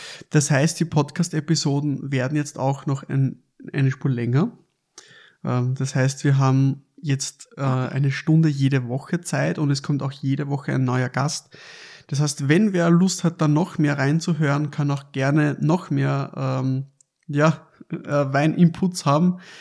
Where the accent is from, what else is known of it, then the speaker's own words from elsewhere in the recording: Mank, Lower Austria, Austria; Wir sind in meiner Heimatstadt Mank.